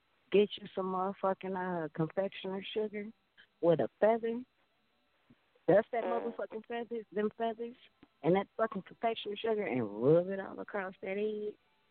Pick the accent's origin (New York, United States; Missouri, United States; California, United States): Missouri, United States; Kansas City; me being back in Kansas City in my hometown on my stomping ground for two motherfucking years